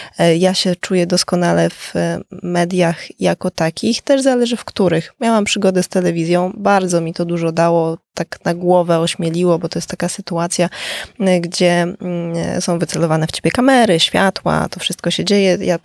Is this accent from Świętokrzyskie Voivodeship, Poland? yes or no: yes; Skarżysko-Kamienna, Świętokrzyskie Voivodeship, Poland; Pozdrawiam serdecznie, bo jestem ze Skarżyska Kamiennej.